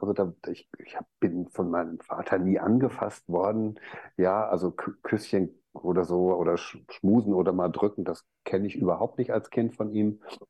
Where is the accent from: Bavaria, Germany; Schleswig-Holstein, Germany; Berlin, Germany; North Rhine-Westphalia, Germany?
North Rhine-Westphalia, Germany; Dortmund; Ich bin auch gerade in Dortmund, ich komme ja aus Dortmund, ich komme vom Ruhrpott und bin auch jetzt hier in Dortmund